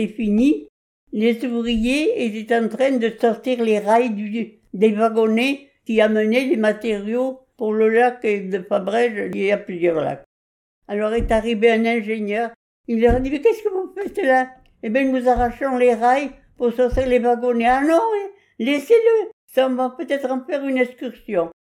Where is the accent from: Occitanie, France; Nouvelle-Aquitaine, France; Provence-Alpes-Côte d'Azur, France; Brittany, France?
Nouvelle-Aquitaine, France; Oui, oui, je suis née à la Reims et j'y ai grandi.